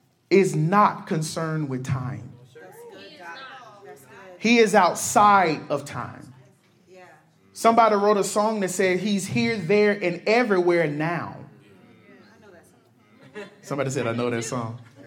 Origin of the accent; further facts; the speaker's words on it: Alabama, United States; I normally take long drives back home. I'm from Alabama.